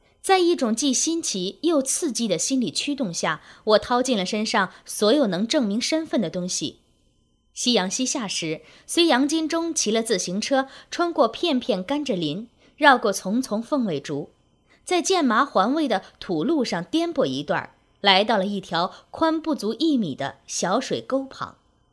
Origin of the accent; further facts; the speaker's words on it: Beijing, China; 主人为了和我这个北京来客交个朋友